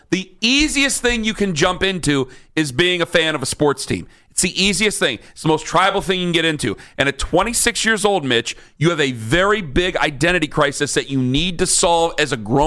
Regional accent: Canton, Ohio, United States; now in Streetsboro, United States; I'm from Canton. Same thing. Outer ring.

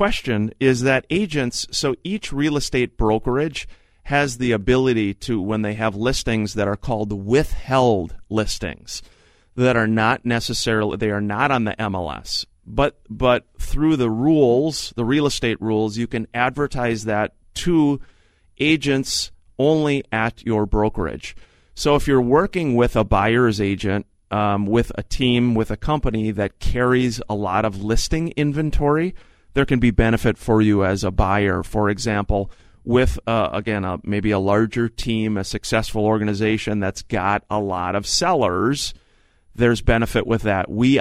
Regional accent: New Prague, Minnesota, United States; She bought the home that we grew up in down in New Prague

